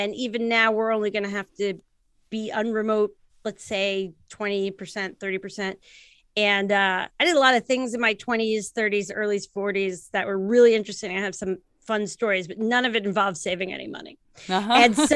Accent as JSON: {"language": "English", "region": "New Jersey", "country": "United States", "said": "I am half Italian from New Jersey. I'm New Jersey Italian. Or at least half."}